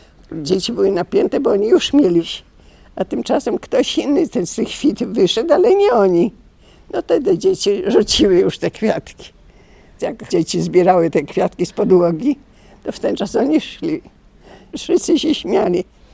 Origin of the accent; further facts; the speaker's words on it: Zakopane, Lesser Poland, Poland; also born or lived in Radomyśl / Krynica-Zdrój; Urodziłam się u babci w Radomyślu, a mieszkałam w Zakopanem. W 25. Do 10 roku życia, no. A potem przyniosłam się do Krynicy Zdrój. To był rok przed wojną, to był 38 rok.